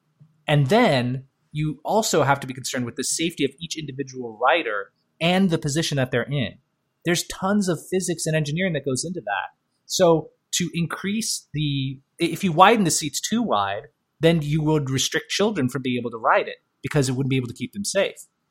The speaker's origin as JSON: {"language": "English", "region": "Michigan", "country": "United States", "tie": "born or raised there", "said": "I retained this one of growing up in Michigan and being only a few hours away from America's roller coaster, to your point. And I grew up on these rides, right?"}